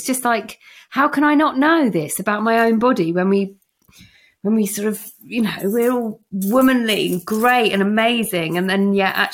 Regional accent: England, United Kingdom; we're so English that we don't want to make a fuss.

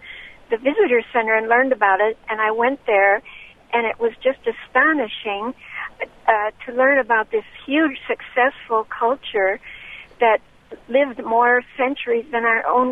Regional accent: St. Louis, Missouri, United States; I was born in St. Louis and grew up there, and I never really knew about the mounds.

